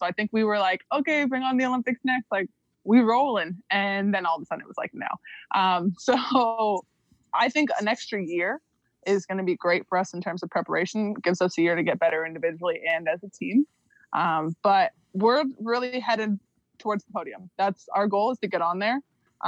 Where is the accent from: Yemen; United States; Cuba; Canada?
Canada; because I'm Canadian, huh?